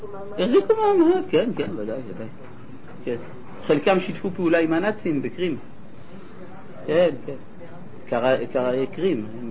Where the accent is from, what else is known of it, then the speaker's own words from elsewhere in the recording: Jerusalem, Jerusalem District, Israel; אנחנו ירושלמים, אנחנו יודעים.